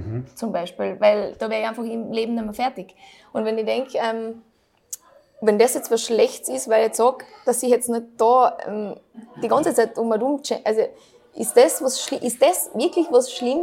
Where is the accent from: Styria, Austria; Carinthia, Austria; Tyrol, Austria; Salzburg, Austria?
Carinthia, Austria; Lesachtal; da, wo ich herkomme, da ist es kein Problem. Da brauchst du noch nicht einmal das Haus zu sperren